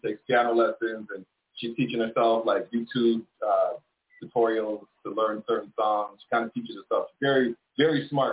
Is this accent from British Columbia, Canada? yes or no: no; Toronto, Ontario, Canada; born there; I was born here, but my parents were born in Jamaica, so.